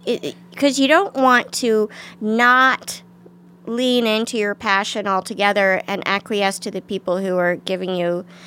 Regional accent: Washington, District of Columbia, United States; Washington

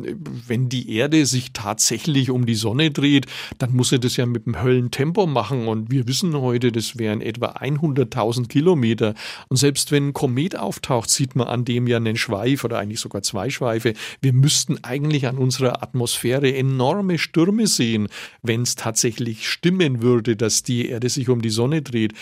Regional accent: Nuremberg, Bavaria, Germany; muss ich jetzt auch als Nürnberger gestehen

